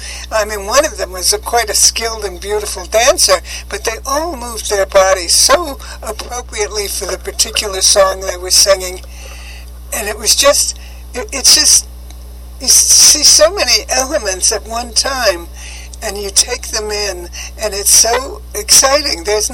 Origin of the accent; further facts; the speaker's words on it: New York, United States; I mean, I think that when I was growing up in New York and going to theater